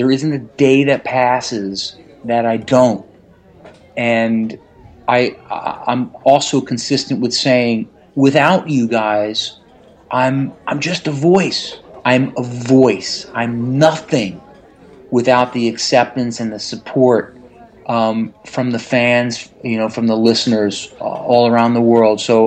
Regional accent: Connecticut, United States; In my hometown here in Connecticut, a young 17-year-old boy dove into the water at the Long Island Sound. I live in Connecticut.

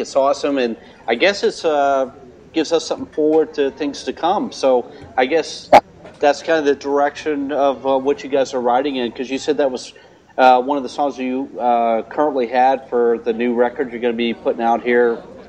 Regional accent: Houston, Texas, United States; when you played my hometown in Houston, Texas.

